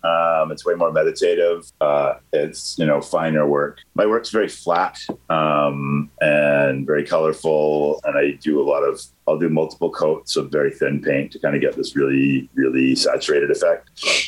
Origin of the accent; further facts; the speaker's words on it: Canada; Yeah, I'm a Canadian artist. I live in Vancouver.